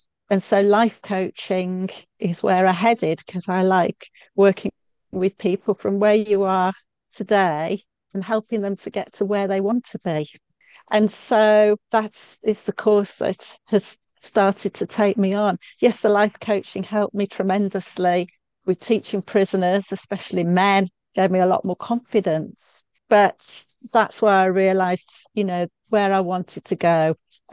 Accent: West Midlands, United Kingdom; So I'm born and bred in the West Midlands, or as some people might like to say, the Black Country. And so really I've lived all of my life around this area

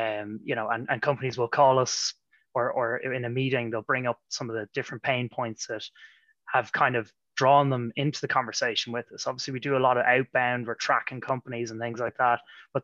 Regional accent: Ireland; accent: Irish; moved away; When I still, I think, have held on to my Irish accent, even though I've been out of the country since 2012.

